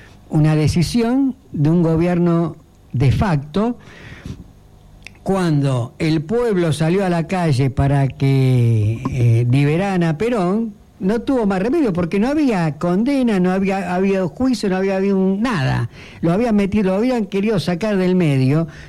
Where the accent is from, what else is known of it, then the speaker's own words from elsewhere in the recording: Avellaneda, Buenos Aires Province, Argentina; donde yo vivía cuando era chico, en Villa Domínico, en Avellaneda, a 4 o 5 cuadras